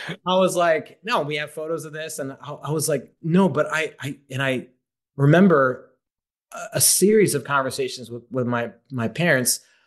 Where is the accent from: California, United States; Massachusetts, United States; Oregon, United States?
California, United States; San Francisco; So yeah, I grew up in San Francisco. Both my parents are high school teachers.